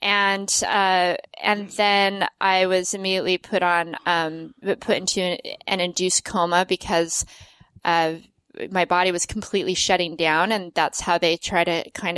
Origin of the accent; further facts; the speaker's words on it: Las Vegas, Nevada, United States; I grew up skiing in Vegas because there's ski resorts outside of Vegas